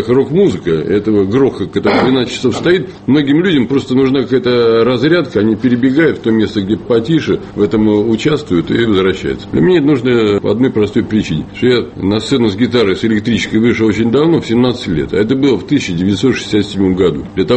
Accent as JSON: {"language": "Russian", "region": "Saint Petersburg", "country": "Russia", "tie": "born or raised there", "said": "Современный Санкт-Петербург, к сожалению, превратился в город самоотрицания. Еще недавно славная история моего родного города фактически стерта с лица земли."}